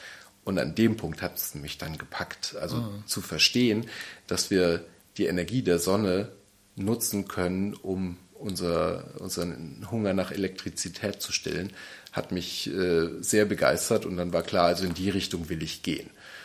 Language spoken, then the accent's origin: German; Würzburg, Bavaria, Germany; Ich bin in Würzburg geboren und aufgewachsen.